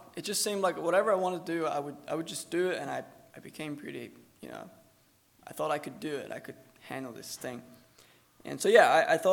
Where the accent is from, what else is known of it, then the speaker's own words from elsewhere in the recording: Gap, Pennsylvania, United States; we're from Gap, Pennsylvania